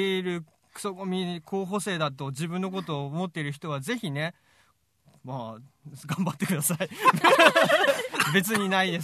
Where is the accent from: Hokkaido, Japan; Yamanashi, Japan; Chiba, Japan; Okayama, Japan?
Hokkaido, Japan; now in Tokyo, Japan; 僕北海道出身だったので、今まあ東京にいますけども、ですから北海道の片田舎で、アルバイトをやっていたら、